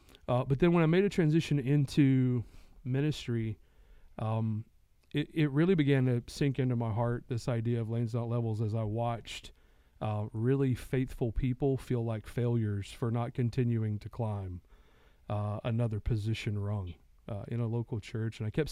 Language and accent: English; Atlanta, Georgia, United States; I grew up in the Atlanta area.